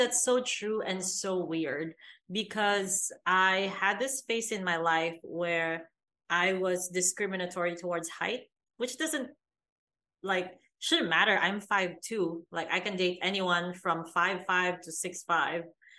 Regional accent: Philippines; English is a second language; So I'm an Asian girl. I'm from the Philippines. I look Chinese-ish. And then I'm very American when I talk.

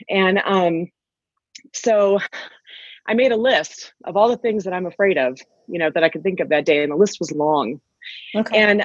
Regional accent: Albuquerque, New Mexico, United States; we're from Albuquerque, New Mexico, just staying in Albuquerque

